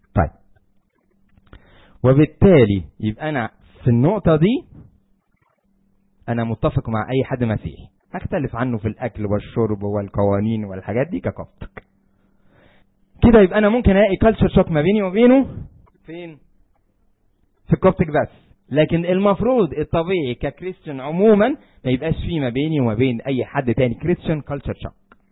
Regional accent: Egypt; بس احنا عندنا في مصر موجوده، يعني عادي عادي جدا

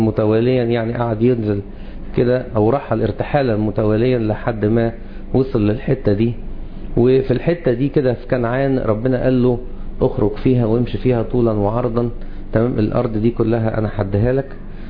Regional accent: Egypt; احنا كمصريين، تمام، احنا من نسل حام.

